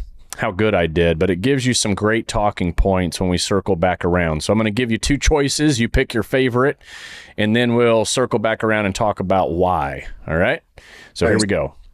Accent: Saudi Arabia; I grew up in Saudi, so it was like one of the first movies I saw at a theater in Saudi Arabia

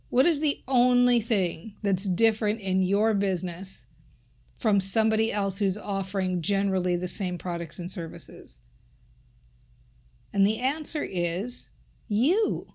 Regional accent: Minnesota, United States; So in my case, you might hear me talk about things like, I'm from Minnesota.

